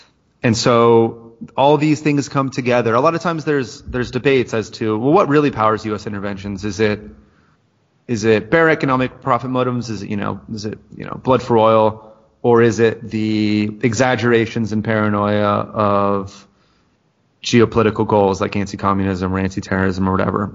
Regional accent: Los Angeles, California, United States; I'm from Los Angeles, like, what if Moscow had bombed LA in 1954?

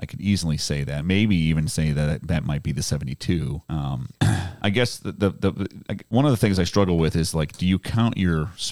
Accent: Boston, Massachusetts, United States; also born or lived in Kansas / Kansas City / Buffalo / Fremont; I have moved around a lot, growing up in Boston, moving out to Kansas, moving out to Kansas City, Missouri, essentially moving to Buffalo, New York, moving back to Kansas City, moving up to Fremont.

